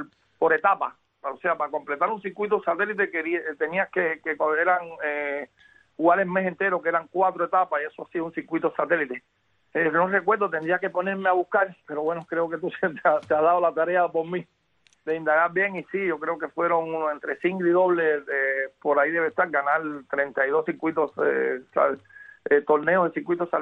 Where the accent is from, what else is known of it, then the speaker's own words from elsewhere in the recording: Pinar del Río, Cuba; Yo nací en un barrio bastante humilde en Pinar del Río